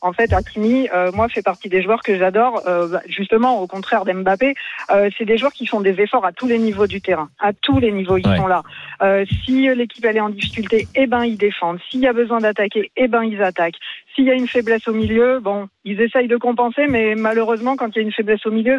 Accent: France; Déjà parce que je suis française

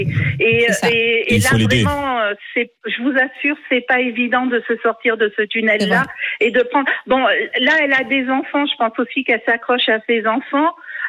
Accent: Auvergne-Rhône-Alpes, France; Vous savez, je suis en Auvergne, je suis du Cantal.

